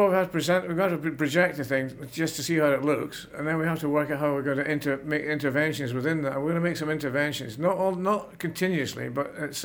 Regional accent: Glasgow, Scotland, United Kingdom; I come from Glasgow.

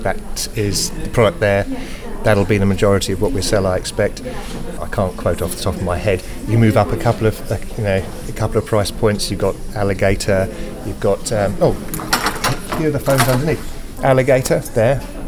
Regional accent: England, United Kingdom; as an Englishman. I'm quite proud to be English. I live here.

